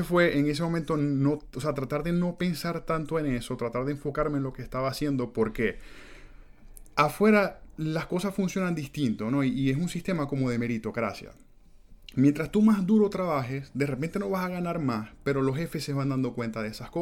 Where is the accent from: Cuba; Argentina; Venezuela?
Venezuela; moved away as an adult; cuando yo salí de Venezuela la primera vez hacia México, yo salí solo.